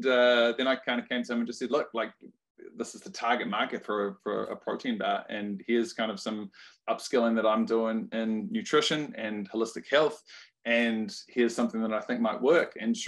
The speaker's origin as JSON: {"language": "English", "region": "Wellington", "country": "New Zealand", "tie": "born or raised there", "said": "I'm born and raised in Wellington, went to a public school"}